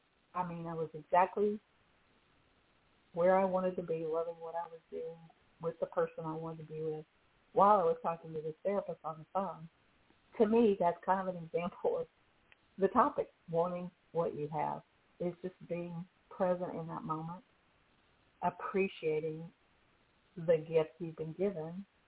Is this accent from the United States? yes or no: yes; Arkansas, United States; And it's one of my favorite places in my home state of Arkansas.